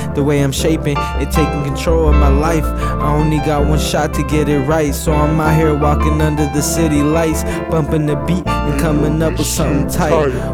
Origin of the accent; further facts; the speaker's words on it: Portland, United States; I'm from Portland, P-Town, Pollen. It's all vibes, I be home.